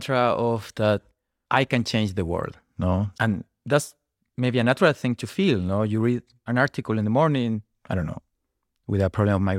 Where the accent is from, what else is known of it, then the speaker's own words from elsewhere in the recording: Chile; English is a second language; now in Berlin, Germany; I'm from Chile, living in Berlin since 5 years ago.